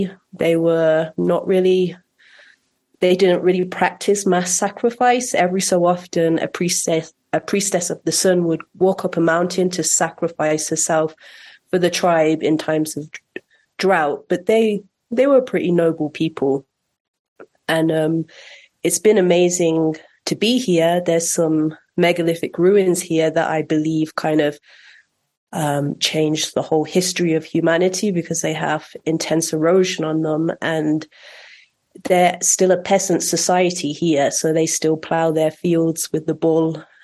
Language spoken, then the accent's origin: English; Coventry, West Midlands, United Kingdom; moved away; I'm an artist. I was born and raised in Coventry. After the death of my parents, I left there quite young